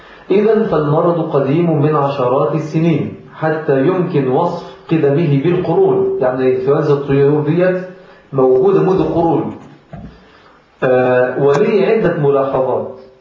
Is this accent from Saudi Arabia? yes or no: no; Egypt; عندنا في مصر